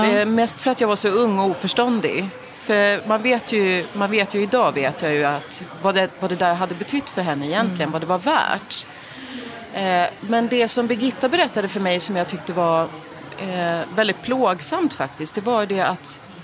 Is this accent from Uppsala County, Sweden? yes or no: yes; Bålsta, Uppsala County, Sweden; Sen åker jag hem till Bålsta där jag växte upp några dagar senare